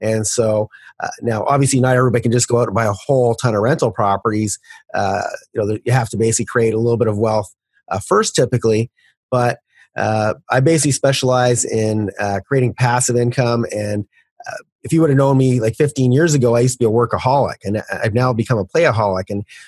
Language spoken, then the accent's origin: English; Canada; And when I started investing in the US as a Canadian